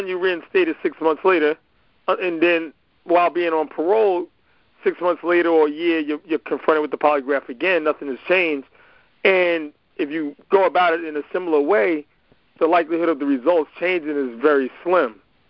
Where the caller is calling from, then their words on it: New York, United States; I'm calling from the New York 2nd District.